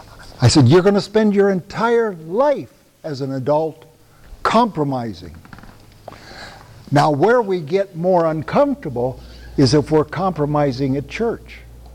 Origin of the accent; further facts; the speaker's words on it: United States; and I'm glad I'm an American, and it was just a chance of birth. I didn't do a thing to achieve it. I was born. I'm glad to be an American.